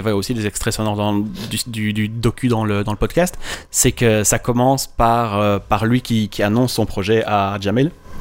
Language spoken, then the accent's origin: French; Belgium; J'espère qu'on va savoir le trouver chez nous en Belgique